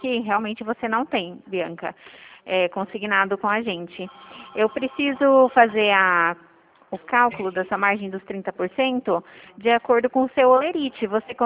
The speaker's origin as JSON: {"language": "Portuguese", "town": "Itu", "region": "São Paulo", "country": "Brazil", "said": "eu sou daqui de Itu."}